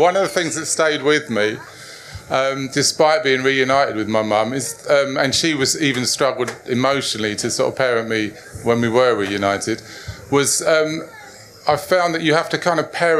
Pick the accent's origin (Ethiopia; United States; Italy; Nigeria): Nigeria; moved away; I came over from Nigeria during the Biafra War.